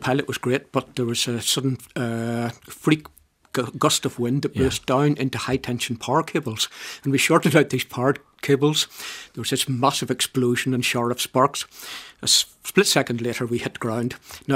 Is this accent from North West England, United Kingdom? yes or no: no; Northern Ireland, United Kingdom; now in Dublin, Ireland; I'm from County Down originally, but I've lived in Dublin for most of my life.